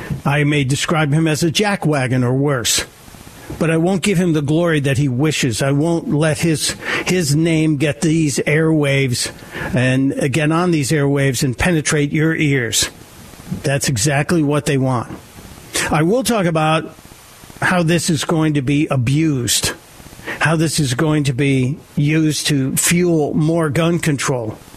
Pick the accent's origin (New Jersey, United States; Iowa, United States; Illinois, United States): Illinois, United States; Chicago; because I'm a Chicagoan by birth. I grew up in Chicago and was raised on the south side.